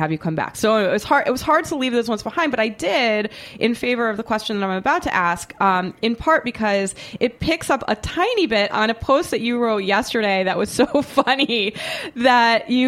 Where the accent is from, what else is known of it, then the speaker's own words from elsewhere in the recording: Boston, Massachusetts, United States; I'm from Boston.